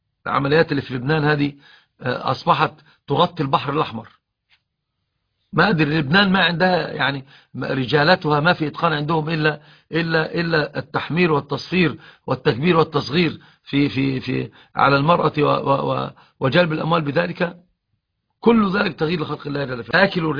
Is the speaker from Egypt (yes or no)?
yes; Egypt; والصعيد عندنا في مصر أكثر الناس يفعلون هذا الباب